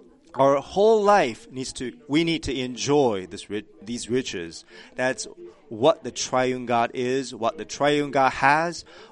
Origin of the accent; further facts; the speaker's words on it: California, United States; now in Northern California, United States; So why did I come to Northern California from Southern California?